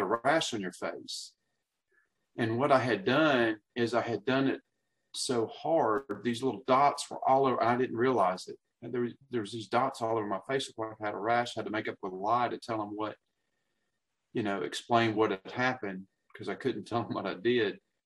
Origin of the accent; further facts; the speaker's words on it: Atlanta, Georgia, United States; from Atlanta.